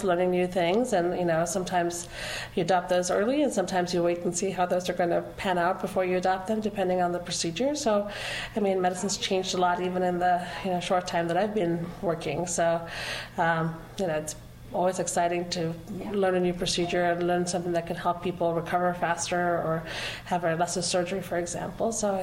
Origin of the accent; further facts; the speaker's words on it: England, United Kingdom; moved away as an adult; also born or lived in Sri Lanka; now in Knoxville, United States; I was born in Sri Lanka. I lived in England growing up, and then came to the U.S. for college